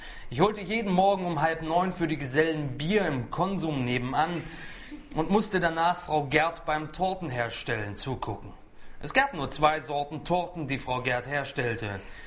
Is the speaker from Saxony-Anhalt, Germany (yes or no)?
yes; Sangerhausen, Saxony-Anhalt, Germany; Sangerhausen heißt meine Heimatstadt. Gelegen unterhalb von Pilzfeld, einem Dorf, in dem jede zweite Familie Siebenhühner heißt und auch so aussieht.